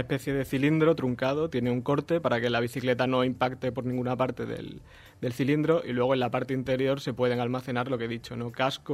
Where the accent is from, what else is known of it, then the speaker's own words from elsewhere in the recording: Extremadura, Spain; Yo soy extremeño y tengo herramientas que eran de mi abuelo